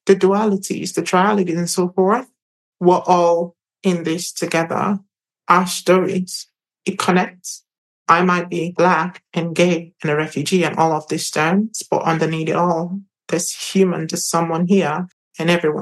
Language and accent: English; Nigeria; I was born and raised in Nigeria. From 18 years, everything, that place, so beautiful, yet chaotic.